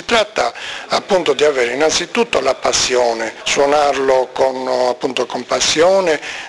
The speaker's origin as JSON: {"language": "Italian", "region": "Sardinia", "country": "Italy", "said": "Noi forse lo snobbiamo anche come sardi, a parte il fatto che non è conosciuto in continente, però anche noi sardi siamo portati un po' a ritenerlo uno strumento non di prima serie."}